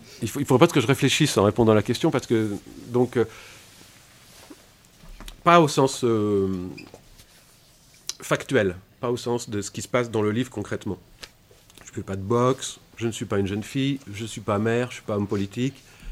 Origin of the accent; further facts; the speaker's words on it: Brest, Brittany, France; j'ai grandi à Brest, par exemple, donc déjà une ville de province.